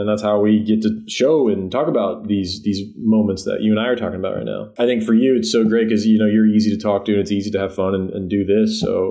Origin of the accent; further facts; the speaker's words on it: Midwest, United States; I am a Midwesterner. Like, I'm not an East Coast or a West Coast plant. You know, I'm from here